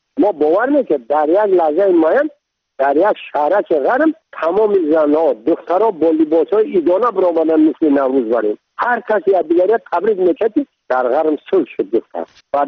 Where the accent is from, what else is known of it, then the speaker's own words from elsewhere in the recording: Tajikistan; من تاجیک هستم، تو هم تاجیک هستی، زبان منم تاجیک هست، دینم این هست